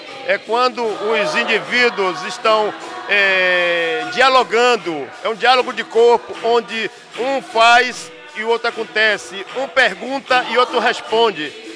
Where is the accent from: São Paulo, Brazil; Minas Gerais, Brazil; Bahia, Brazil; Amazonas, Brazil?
Bahia, Brazil; Candeias; also born or lived in Caboto; Eu sou oriundo de Candeias, que é um município vizinho a Salvador, na grande metrópole, mas eu nasci mesmo no Recôncavo Baiano, numa vila de pescadores chamada Caboto. E essa é minha terra, a terra que eu quero voltar para lá.